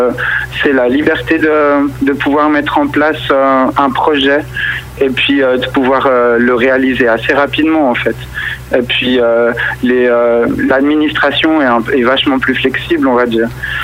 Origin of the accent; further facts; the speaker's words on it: Geneva, Switzerland; also born or lived in Lausanne / Fribourg; now in Barcelona, Spain; Alors, moi, je suis originaire de Genève et j'ai vécu principalement sur Lausanne et puis sur Fribourg.